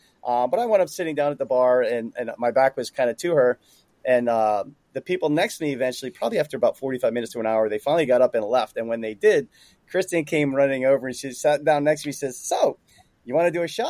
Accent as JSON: {"language": "English", "region": "New Jersey", "country": "United States", "tie": "born or raised there", "said": "a girl that I from back home where I'm from, New Jersey. I'm born and raised in New Jersey."}